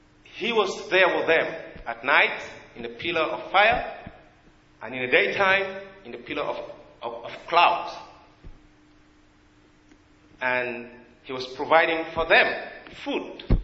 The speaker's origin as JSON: {"language": "English", "country": "South Sudan", "second_language": "English", "said": "I am from Africa, from South Sudan. Back there, until now, there is still some people worshipping idols."}